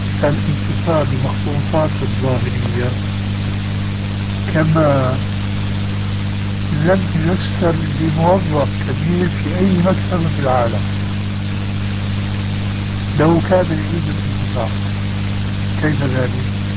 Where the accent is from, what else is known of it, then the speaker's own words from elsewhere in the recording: Damascus, Damascus Governorate, Syria; كما يقال عندنا في دمشق